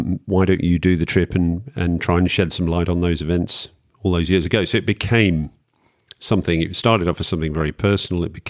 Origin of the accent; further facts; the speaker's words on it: North West England, United Kingdom; moved away as an adult; now in Adelaide, Australia; He was from Yorkshire, I was from Lancashire, other side of the Pennines.